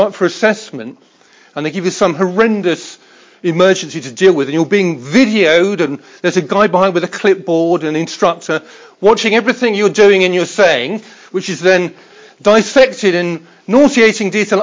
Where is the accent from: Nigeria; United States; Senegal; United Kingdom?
United Kingdom; I understand, because I am very British, and I had for so many years a great English reserve, stiff upper lip, old chap.